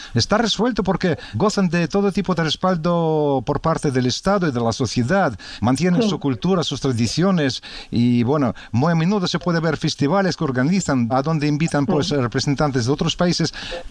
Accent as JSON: {"language": "Spanish", "country": "Russia", "said": "yo siendo ruso digo con orgullo"}